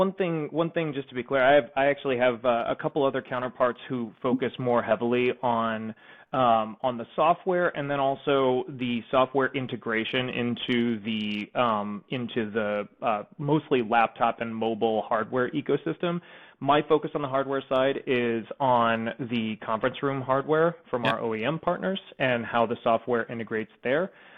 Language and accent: English; Texas, United States; also born or lived in Kansas; now in New York, United States; I was born in Kansas. Grew up in Texas, went to school in North Carolina, lived in Georgia, Atlanta, Georgia for a little while after